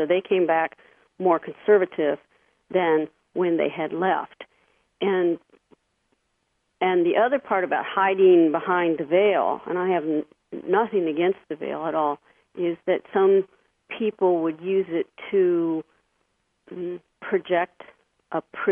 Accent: United States; as an American, I didn't have wasta.

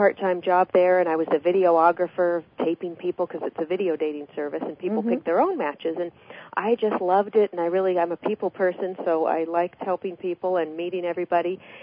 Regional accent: Federal Way, Washington, United States; moved away as an adult; also born or lived in Tacoma; now in California, United States; Yeah, I was born in Tacoma, right at Tacoma General, and then I grew up in Federal Way, and then I came down to Los Angeles at the age of 19.

